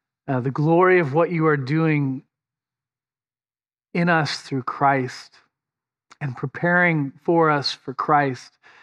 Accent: Vashon Island, Washington, United States; And I'm from Washington State, an island, Vashon Island near Seattle and Tacoma, where people do not say that.

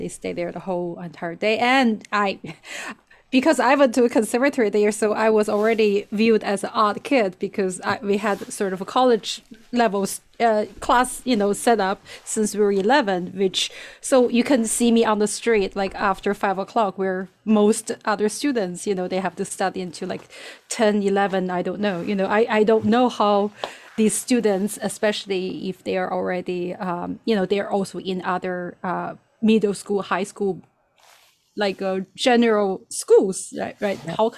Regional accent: Japan; now in United States; I'm Asian, obviously. I'm from Japan originally, but I'm Korean.

